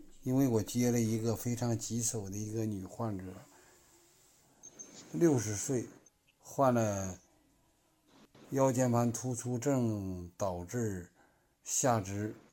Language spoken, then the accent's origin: Chinese; Yanbian, Jilin, China; 我来自长白山脚下延边朝鲜族地区，我是一名中医按摩医生，